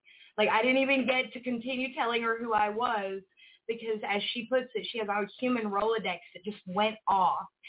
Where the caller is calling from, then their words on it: Birmingham, Alabama, United States; I am coming from Birmingham, Alabama.